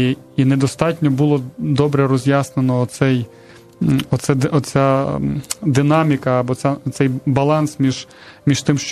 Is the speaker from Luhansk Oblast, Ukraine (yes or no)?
no; Zakarpattia Oblast, Ukraine; Я сам народився на Закарпатті в традиційному релігійному середовищі